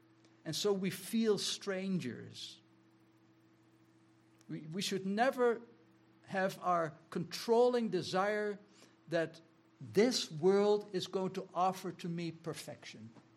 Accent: Netherlands; I'm thankful that I was raised in the Netherlands.

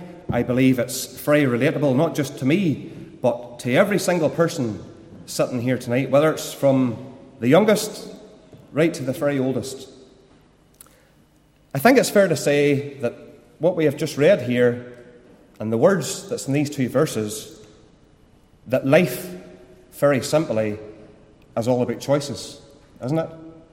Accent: Randallstown, Northern Ireland, United Kingdom; I was born in Randallstown. I lived in Randallstown. I attended Randallstown Central Primary School as a young boy.

